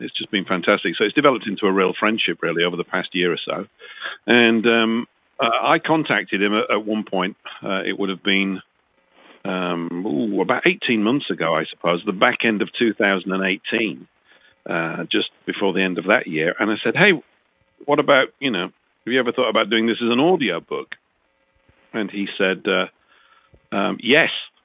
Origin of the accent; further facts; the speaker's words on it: United Kingdom; when I was young, I was born in 1960. So in the 60s, growing up in Britain, watching war films on TV